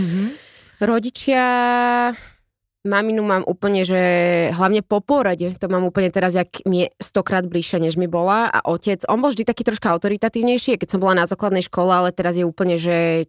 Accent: Bratislava, Bratislava Region, Slovakia; ja som z Bratislavy. Mm-hmm. To je každý v šoku, keď poviem, že ja som z Bratislavy, lebo vlastne už skoro nikto nie je z Bratislavy.

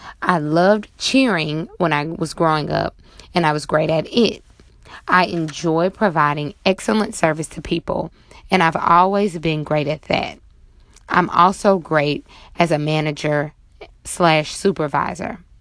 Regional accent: Monroe, Louisiana, United States; I had to drive home to my hometown of Monroe, Louisiana

